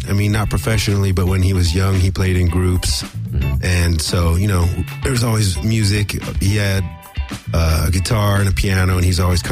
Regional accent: Sun Valley, California, United States; also born or lived in Panorama City; I was born in Panorama City, if anybody knows where that is. Then Sun Valley.

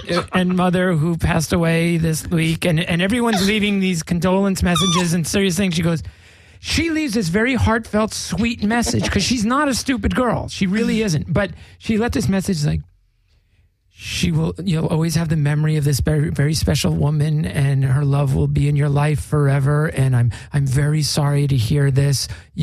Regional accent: New Jersey, United States; I grew up in Jersey. Let's just say some people sound like they're on the Jersey Shore.

